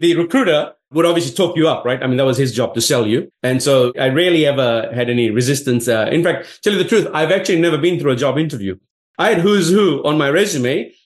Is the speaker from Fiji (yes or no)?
yes; Fiji; now in Sydney, Australia; the only reason why he invited me for a chat was because I was from Fiji.